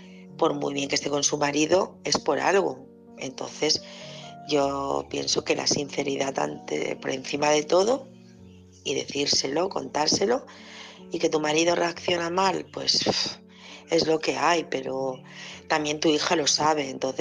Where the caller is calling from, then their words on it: Barcelona, Catalonia, Spain; de Barcelona.